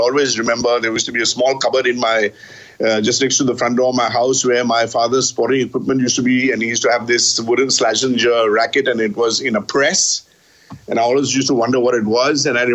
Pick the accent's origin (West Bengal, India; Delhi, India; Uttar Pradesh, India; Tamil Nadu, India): West Bengal, India; Kolkata; I think maybe because I grew up in India, and you know, Vijay Amritraj, and you know, all these guys used to serve in volley. And of course, in Calcutta, where I grew up